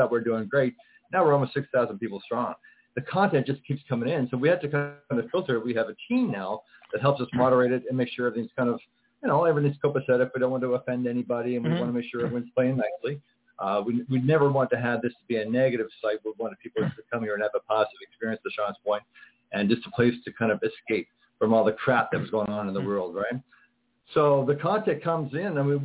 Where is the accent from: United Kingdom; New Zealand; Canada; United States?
Canada; the Maritimes; we're from Atlantic Canada, the maritime region of Canada.